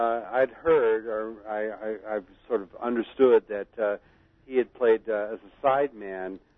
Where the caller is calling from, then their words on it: Brooklyn, New York, United States; I'm calling from Brooklyn.